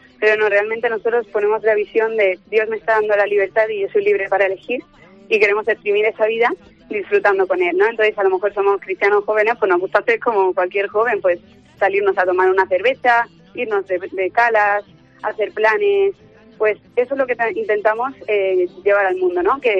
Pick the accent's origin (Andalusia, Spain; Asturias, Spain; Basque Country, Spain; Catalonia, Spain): Andalusia, Spain; Almería; soy de Almería de toda la vida. Estoy estudiando ahora ingeniería eléctrica aquí en la universidad